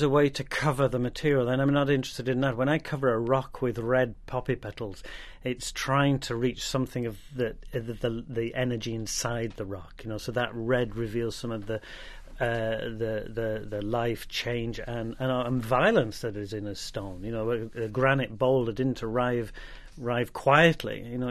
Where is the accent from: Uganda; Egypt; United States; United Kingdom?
United Kingdom; I come from the British. My art has grown in the British landscape